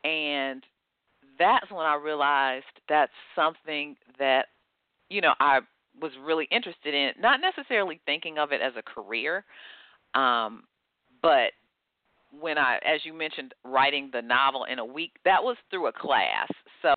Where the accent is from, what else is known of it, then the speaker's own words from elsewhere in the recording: Detroit, Michigan, United States; I grew up in Detroit, Michigan.